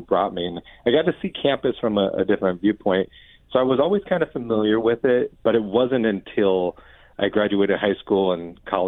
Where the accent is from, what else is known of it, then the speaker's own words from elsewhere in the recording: Omaha, Nebraska, United States; I'm born and raised in Omaha, so I've always been familiar with UNO